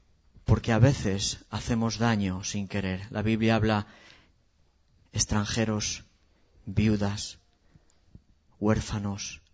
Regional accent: Spain; Y Dios, como españoles, te pedimos perdón por nuestra arrogancia.

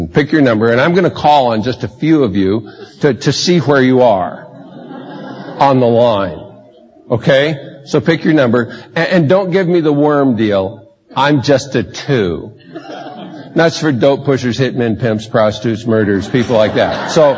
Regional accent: United States; born there

